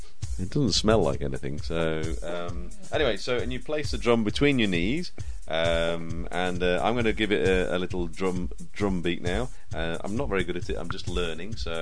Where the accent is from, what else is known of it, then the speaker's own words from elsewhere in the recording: England, United Kingdom; I think we should just make the most of being English, because we should be proud to. And sometimes I get fed up of being afraid to be English, which is a shame.